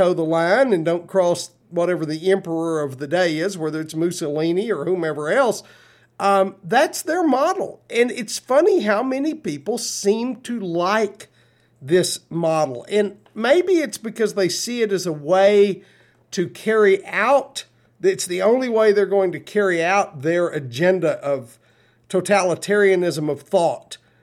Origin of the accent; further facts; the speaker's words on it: United States; And I don't get that as an American.